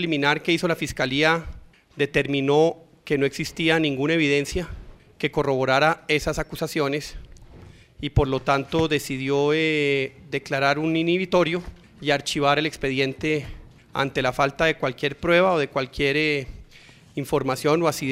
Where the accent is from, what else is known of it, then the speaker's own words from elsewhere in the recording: Colombia; como colombiano que solo le ha servido al país sin hacerle nunca daño a nadie